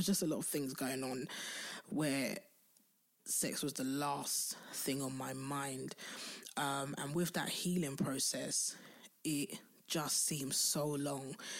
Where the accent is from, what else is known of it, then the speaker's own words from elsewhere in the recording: London, United Kingdom; I'm from Southeast London.